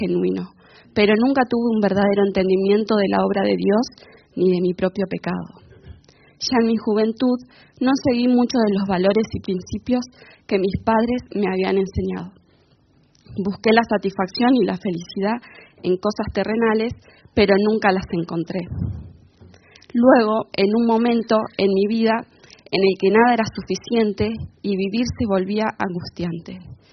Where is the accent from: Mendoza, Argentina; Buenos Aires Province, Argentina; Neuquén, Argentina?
Buenos Aires Province, Argentina; Carmen de Patagones; Nací en Carmen de Patagones y crecí en una familia tradicional con valores evangélicos.